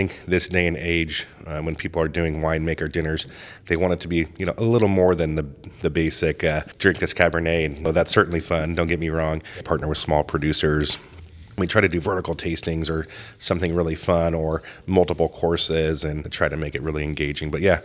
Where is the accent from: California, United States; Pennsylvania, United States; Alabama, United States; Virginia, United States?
California, United States; San Diego; also born or lived in Kauai; I grew up some in Southern California, so San Diego area.